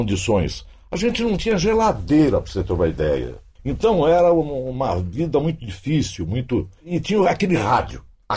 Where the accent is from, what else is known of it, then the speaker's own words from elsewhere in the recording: São Paulo, Brazil; quando eu nasci, nós morávamos num porão na Vila das Mercês.